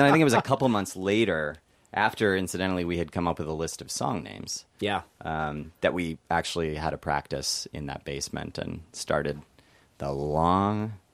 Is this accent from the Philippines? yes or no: no; Utah, United States; I'm from Utah.